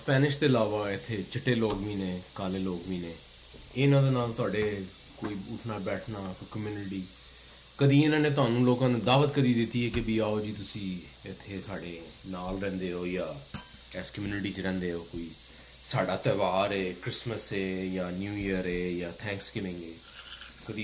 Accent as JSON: {"language": "Punjabi", "town": "Lahore", "region": "Punjab", "country": "Pakistan", "moved": "yes", "said": "ਮੈਂ ਵੀ ਲਾਹੌਰ ਦਾ ਰਹਿਣ ਵਾਲਾ ਅਤੇ ਮੈਨੂੰ ਵੀ ਕਾਫੀ ਸਾਲ ਹੋ ਗਏ ਨੇ ਪਰ ਲਾਹੌਰ ਕਈ ਵਾਰੀ ਯਾਦ ਆਉਂਦਾ"}